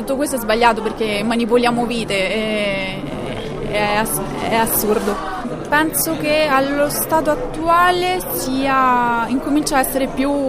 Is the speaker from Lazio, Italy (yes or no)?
yes; Rome, Lazio, Italy; ho 30 anni, sono di Roma.